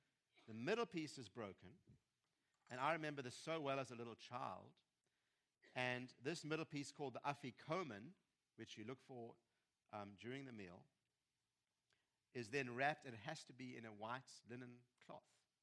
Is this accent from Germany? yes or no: no; South Africa; I was raised in South Africa